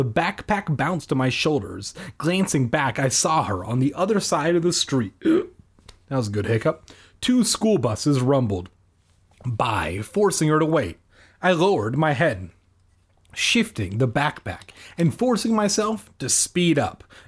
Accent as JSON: {"language": "English", "country": "United States", "said": "I'm American, so that's the only song I think"}